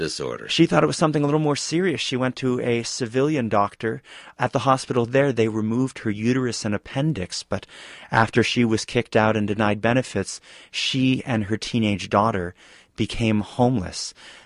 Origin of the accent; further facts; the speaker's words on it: United States; I'm simply a reporter who's discovered the scandal, and I'm looking into it, but I'm also an American.